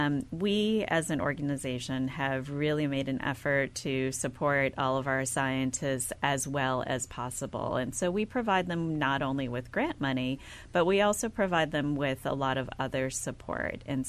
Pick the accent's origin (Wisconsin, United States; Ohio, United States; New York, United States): Wisconsin, United States; I was born and raised in the Midwest, mm-hmm, outside of Milwaukee, Wisconsin.